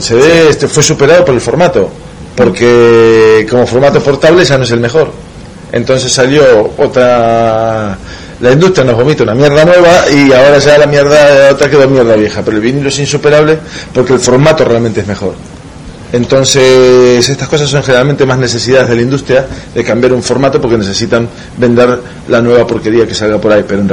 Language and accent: Spanish; Argentina; moved away; Cuando yo vivía en Sudamérica, hasta el año 2005, estaba en mi país, en Argentina